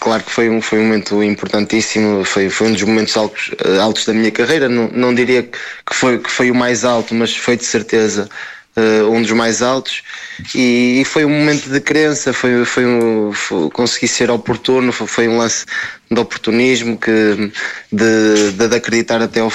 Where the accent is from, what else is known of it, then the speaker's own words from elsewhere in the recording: Braga, Portugal; A minha terra natal é mesmo Braga.